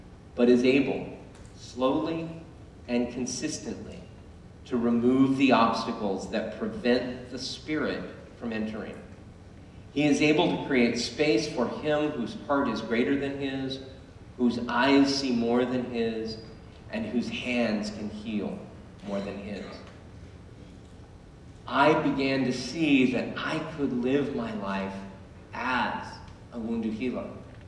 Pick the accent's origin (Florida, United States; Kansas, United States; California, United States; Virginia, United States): Kansas, United States; now in New York City, United States; I went back to my hometown in Western Kansas where I had to serve a small amount of jail time for the DUI.